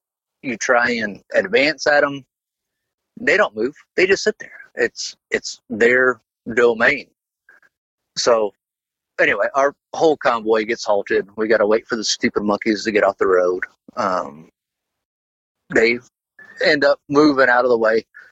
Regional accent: Florida, United States; You know, I'm from Florida. We don't got no damn baboons in Florida.

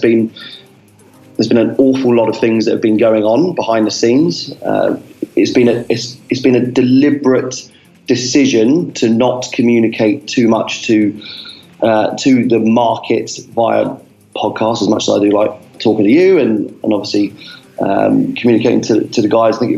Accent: United Kingdom; it's extremely easy to do business over there as a Brit over there, very well received

